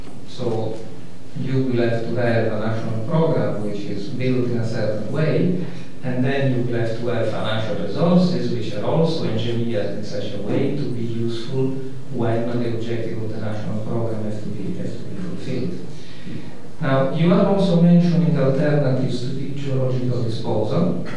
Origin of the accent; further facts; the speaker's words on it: Italy; if you look what has happened in my home country, in Italy